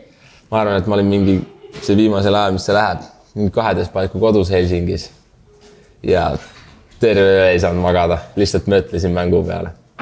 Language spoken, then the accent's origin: Estonian; Saare County, Estonia; now in Finland